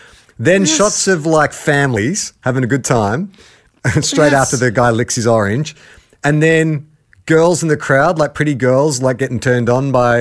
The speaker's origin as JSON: {"language": "English", "region": "Victoria", "country": "Australia", "tie": "born or raised there", "said": "growing up in Victoria"}